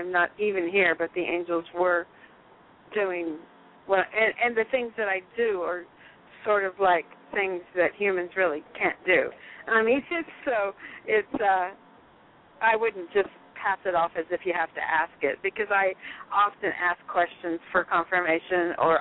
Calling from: Sacramento, California, United States; I'm still in Sacramento.

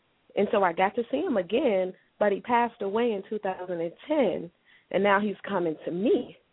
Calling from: Georgia, United States; I'm calling from Georgia.

